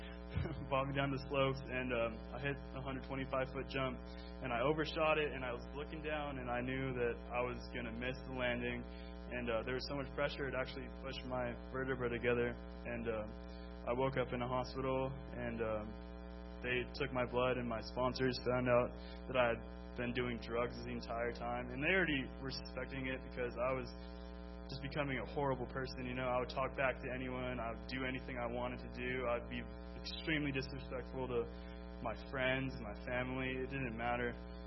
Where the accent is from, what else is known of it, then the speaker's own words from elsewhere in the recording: Big Bear, California, United States; born there; I'm 19 years old, and I was born in Big Bear, California.